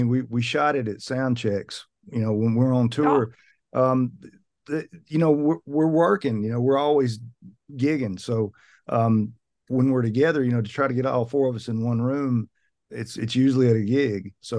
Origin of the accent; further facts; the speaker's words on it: Tennessee, United States; born there; also born or lived in Mississippi / Texas; I was born in Tennessee, and then my father was in sales, and so we traveled a lot before I got old enough to go to school.